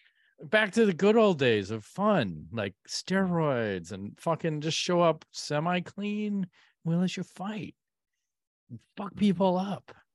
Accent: Ireland; Yeah, I'm Irish.

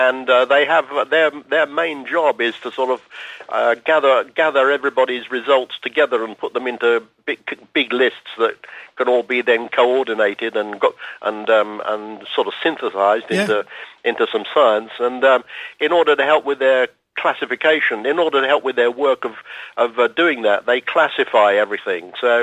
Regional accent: London, United Kingdom; Yes, so although I was born and brought up in London

